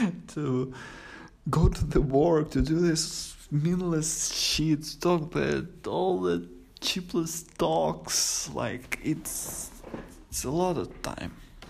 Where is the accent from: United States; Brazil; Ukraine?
Ukraine; English is a second language; now in Kyiv, Ukraine; I'm a guy from Ukraine, and I I'm 24 years old, and I'm like living with my family, with my mom and dad. And you know, I'm not native Kyiv citizen. You know, my parents came here when I was like 6 or 7 years old.